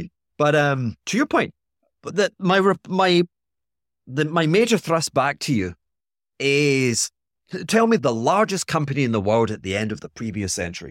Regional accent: Scotland, United Kingdom; I mean, here I'm being Scottish.

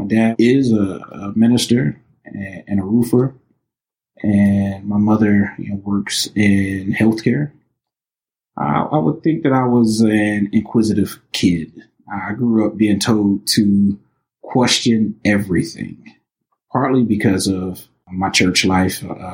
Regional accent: Highland Park, Michigan, United States; Yeah. Well, to be more specific, in a city called Highland Park, which is in the center of the city of Detroit. So bound on all sides by Detroit.

